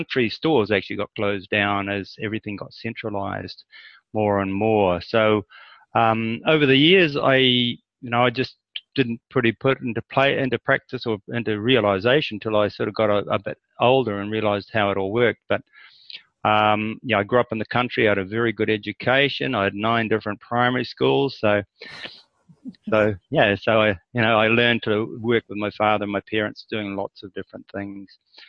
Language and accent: English; New Zealand; also born or lived in Australia; now in Thailand; Yeah, I grew up in New Zealand basically and spent 10 years in Australia, and then I've been in Thailand for 4 years now.